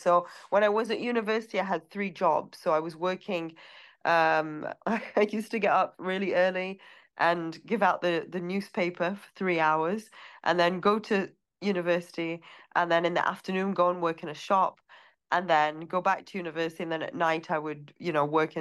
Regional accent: Riyadh, Riyadh Province, Saudi Arabia; I grew up in Riyadh in Saudi Arabia. And my mom was a teacher and then a head teacher at the school that I was at.

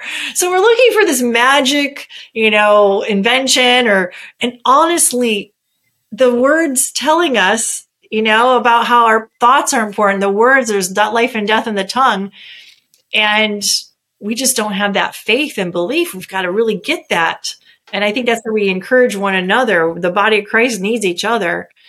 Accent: Michigan, United States; No, I'm originally from Michigan.

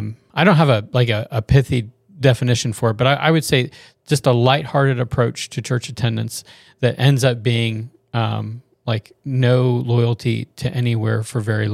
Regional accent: Florida, United States; Well, not to best that, but I'm from Florida.

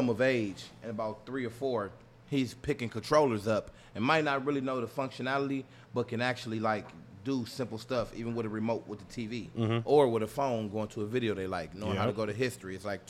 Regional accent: Cleveland, Ohio, United States; East side of Cleveland.

